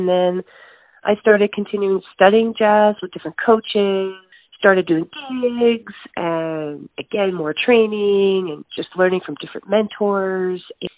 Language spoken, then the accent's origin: English; Alberta, Canada; I'm from Alberta, born and raised the province.